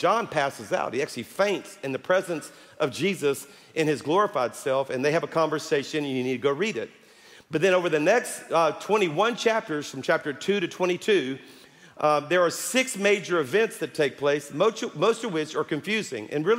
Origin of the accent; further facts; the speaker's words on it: Louisiana, United States; So y'all know that I'm from South Louisiana, and we tell these Boudreaux jokes, these Cajun jokes.